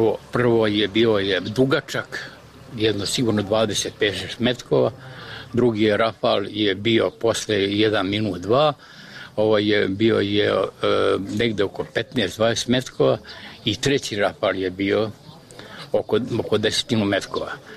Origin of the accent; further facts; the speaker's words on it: Montenegro; moved away; Mi smo ovde došli iz Crne Gore u martu mesecu prošle godine.